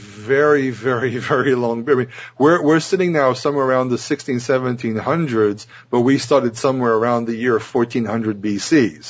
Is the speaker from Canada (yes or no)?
no; Israel; I'm Israeli.